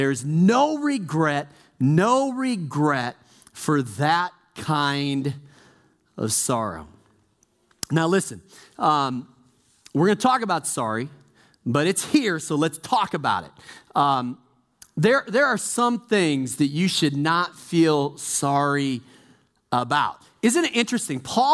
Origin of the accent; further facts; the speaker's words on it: Chicago, Illinois, United States; I'm from Chicago. And in the Midwest, when it would get 50 below zero